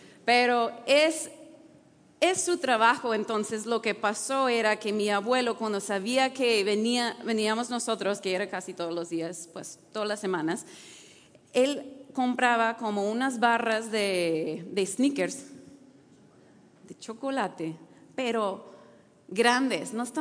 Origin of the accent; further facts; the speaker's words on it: Wisconsin, United States; born there; yo nací en un estado en Estados Unidos que se llama Wisconsin.